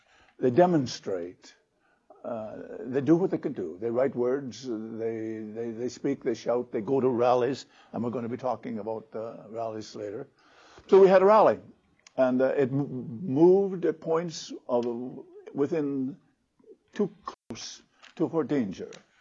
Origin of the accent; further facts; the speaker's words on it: Canada; what is regarded in Canada, I think, as the number one jewel in the crown of being a Canadian. We prize this achievement.